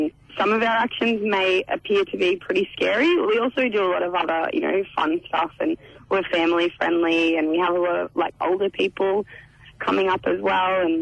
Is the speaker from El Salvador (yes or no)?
no; Latrobe Valley, Victoria, Australia; I grew up in Latrobe Valley down in Victoria, which is a huge coal-fired power hub for the country.